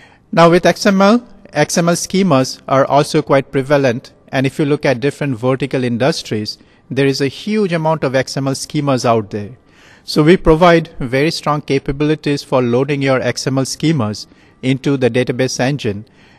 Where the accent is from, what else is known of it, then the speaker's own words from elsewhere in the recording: Kolkata, West Bengal, India; now in United States; So I'm originally from Calcutta, India. That's where I grew up. I went to school in Calcutta.